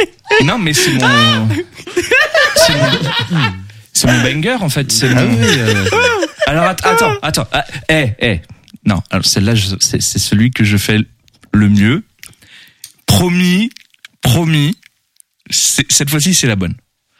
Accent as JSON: {"language": "French", "town": "Feneu", "region": "Pays de la Loire", "country": "France", "said": "Je viens de Feneu, je suis pas nantais"}